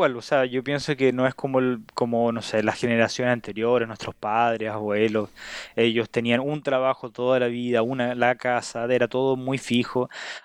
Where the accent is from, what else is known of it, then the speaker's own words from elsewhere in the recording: Chile; En Santiago y la gran parte de Chile se habla con un tipo de digamos, conjugación que no existe, que es solamente chilena. Entonces nosotros no decimos cómo estás, de dónde eres, cómo te llamas, decimos cómo estáis, cómo te llamáis, de dónde erís.